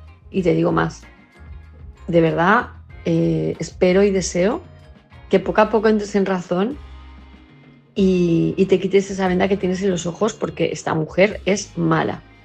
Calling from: Palma de Mallorca, Balearic Islands, Spain; de Palma de Mallorca

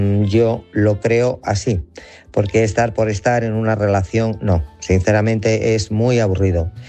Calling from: Guadalajara, Castilla-La Mancha, Spain; de Guadalajara.

